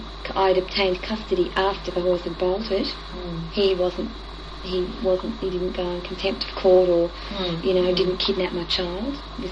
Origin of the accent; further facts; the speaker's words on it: Australia; And us being Australian, it was good for them, I think, too.